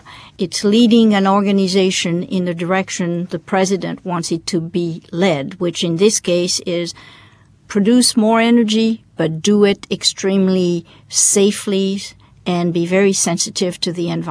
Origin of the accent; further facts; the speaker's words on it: Wyoming, United States; I served the governor of my home state of Wyoming.